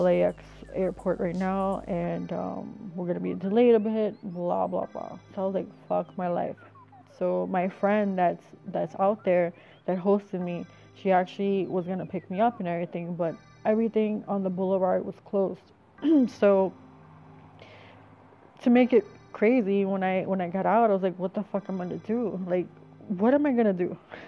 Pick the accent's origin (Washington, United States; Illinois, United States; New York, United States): New York, United States; New York City; But you know, I was born and raised in the Bronx, and I'm not really scared per se.